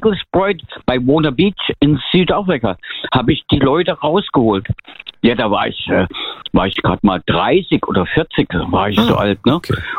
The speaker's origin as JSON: {"language": "German", "region": "Lake Constance", "country": "Germany", "said": "Ich komme ja aus der Bodensee-Gegend, ne? Ich komme ja vom Bodensee"}